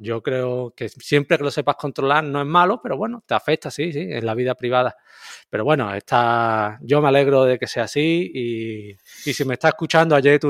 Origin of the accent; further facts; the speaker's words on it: Andalusia, Spain; yo es que soy muy andaluz para algunas cosas.